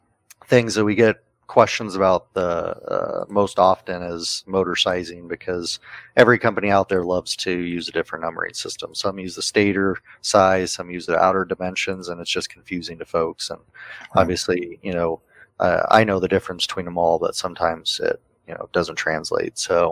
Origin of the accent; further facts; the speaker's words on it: Colorado, United States; growing up in Colorado, learning to fly airplanes in Colorado, everything flies different up here.